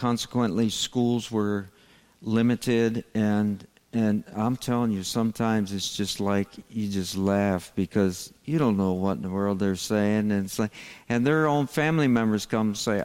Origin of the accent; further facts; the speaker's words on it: United States; But I know, because I'm American myself, even when he's at coffee, he's still at work.